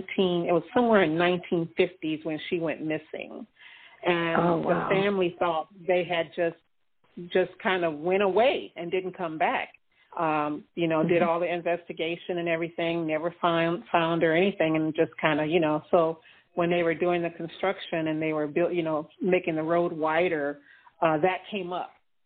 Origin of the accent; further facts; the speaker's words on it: Ohio, United States; I know growing up in Ohio, we grew up in a little small town in Ohio